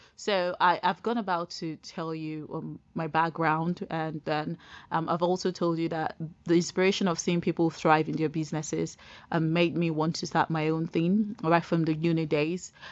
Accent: Nigeria; moved away as an adult; now in United Kingdom; So I was born back home in Nigeria, but I moved to the UK with my husband.

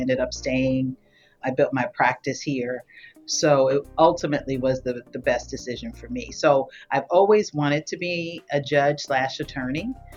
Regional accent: New York, United States; So I'm originally from New York, and I mean, I am a diehard Knicks, Yankees. I am a New Yorker, right, at heart.

